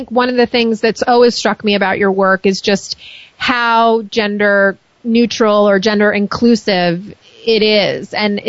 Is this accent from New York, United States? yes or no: yes; New York, United States; I'm from New York, people.